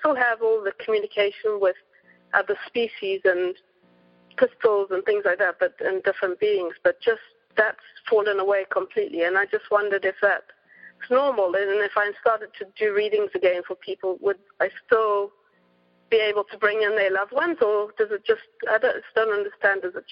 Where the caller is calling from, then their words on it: North West England, United Kingdom; It's sort of northern England, so it's about an hour from Manchester.